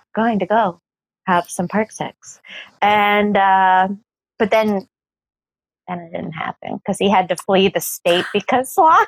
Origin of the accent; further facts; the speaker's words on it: New York City, New York, United States; Okay, so I'm a New Yorker.